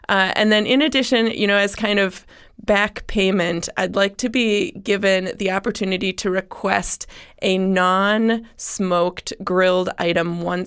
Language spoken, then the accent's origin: English; Wisconsin, United States; now in Columbus, United States; I mean, I was raised in Wisconsin.